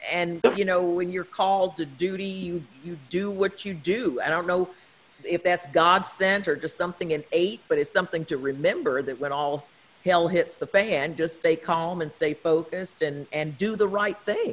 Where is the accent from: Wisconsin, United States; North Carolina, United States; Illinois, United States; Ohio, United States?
North Carolina, United States; I grew up in North Carolina.